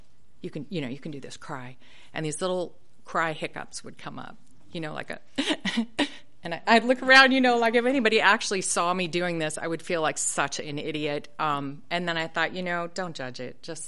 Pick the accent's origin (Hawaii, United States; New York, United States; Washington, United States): Washington, United States; Seattle; I mean, I'm from Seattle, and I know what a cricket is, and I know what a grasshopper is.